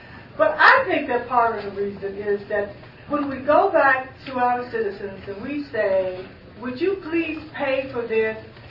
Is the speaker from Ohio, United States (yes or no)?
yes; Akron, Ohio, United States; I started in politics in Akron, Ohio. I am from Akron, Ohio.